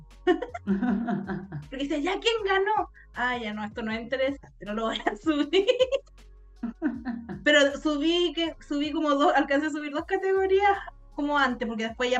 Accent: Chile; que venimos de Chile, que es un país

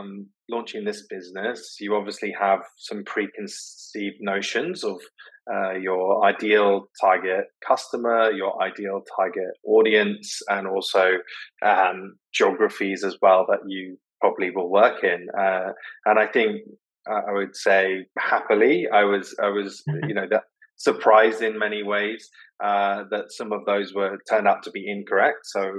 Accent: United Kingdom; moved away as an adult; now in Singapore; I'm British, but I've lived out in Singapore for 7 years now. That's where our HQ is. However, I'm now spending my time between London and Singapore

